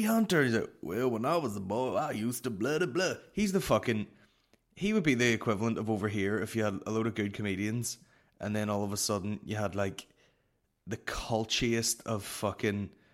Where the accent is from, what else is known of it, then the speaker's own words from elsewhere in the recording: Northern Ireland, United Kingdom; I'm Northern Irish.